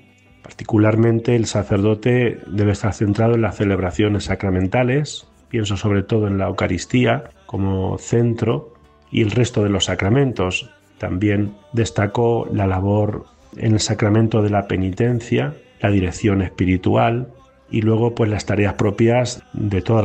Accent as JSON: {"language": "Spanish", "town": "Daimiel", "region": "Castilla-La Mancha", "country": "Spain", "said": "Yo soy de Daimiel"}